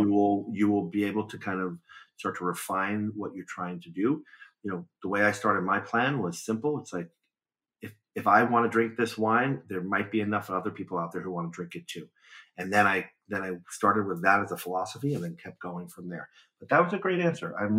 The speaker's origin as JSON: {"language": "English", "town": "Brooklyn", "region": "New York", "country": "United States", "tie": "born or raised there", "said": "I grew up in Brooklyn, New York. I wasn't exposed to a lot of the aromas and flavors that I would read in my peers' or critics' tasting notes."}